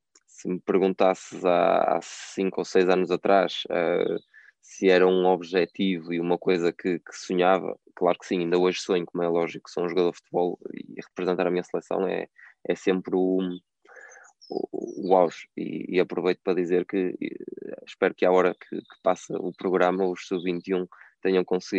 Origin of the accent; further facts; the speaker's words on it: Portugal; fico felicíssimo como português e como amigo deles.